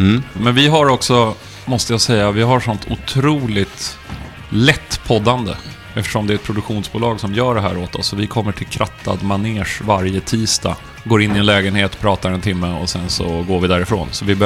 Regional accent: Stockholm, Stockholm County, Sweden; Men alla runt omkring på Östermalm där jag är uppvuxen, de kom ju från gamla pengar.

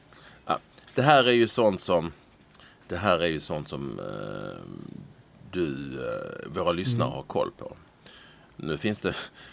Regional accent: Skåne, Sweden; accent: Scanian; för jag blir hånad här hemma om jag pratar för mycket skånska

